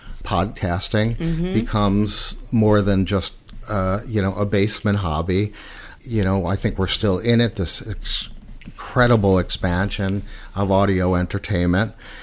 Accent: Queens, New York, United States; Utopia is the parkway, is the street I grew up in Queens.

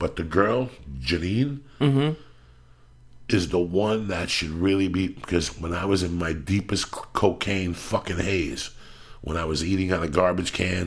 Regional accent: North Bergen, New Jersey, United States; he's a football player from my hometown, from North Bergen.

